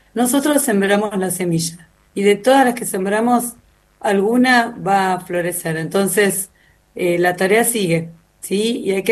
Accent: Mar del Plata, Buenos Aires Province, Argentina; Yo soy oriunda de Mar del Plata.

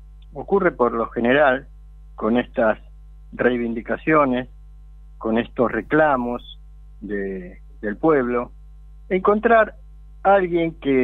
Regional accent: Buenos Aires, Argentina; born there; yo nací en Buenos Aires, a 4 cuadras de la Casa de Gobierno, en Chacabuco, en pleno Montserrat, en el año 48

